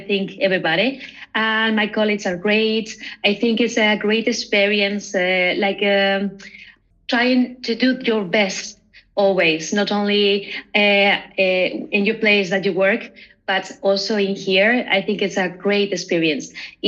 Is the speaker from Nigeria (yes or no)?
no; Toledo, Castilla-La Mancha, Spain; now in Ibiza, Spain; I'm from Toledo. This is a little city next to Madrid, but I live in the island, but I work in both places, Madrid and Ibiza.